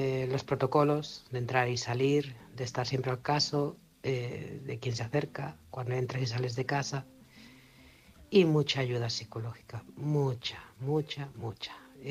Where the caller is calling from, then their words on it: Barcelona, Catalonia, Spain; de Barcelona.